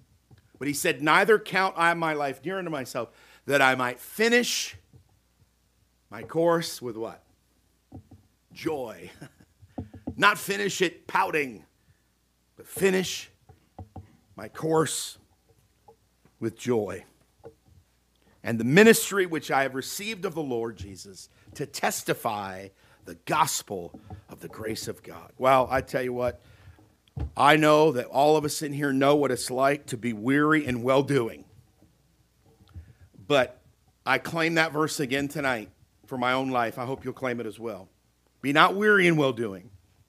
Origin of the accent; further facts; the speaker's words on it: Canada; You might bleed red and white, you know, as a Canadian. We might bleed red and white.